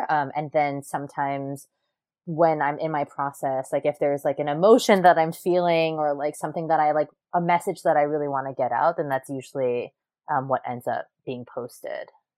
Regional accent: Hawaii, United States; I'm from Hawaii.

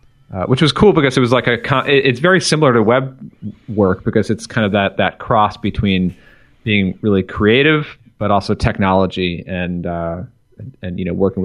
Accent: Long Island, New York, United States; I grew up in Long Island, New York, which is about, I lived about 45 minutes east of New York City for most of my young life.

